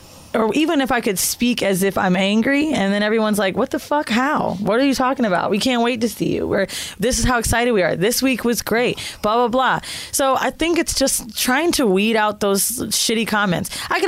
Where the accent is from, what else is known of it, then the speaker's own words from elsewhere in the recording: Orlando, Florida, United States; also born or lived in San Francisco; I grew up in Orlando. No, I was born in San Fran. We moved to Miami and my mom had to have a place in Miami